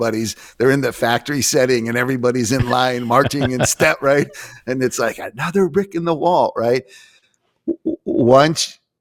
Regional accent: Milwaukee, Wisconsin, United States; Well, we're from Milwaukee, so it's like, we got to talk about the Green Bay Packers.

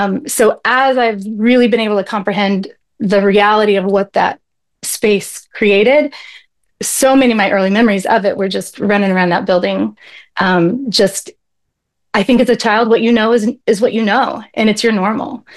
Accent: Indiana, United States; I grew up in Indiana. We grew up about 45 minutes from Faith Assembly.

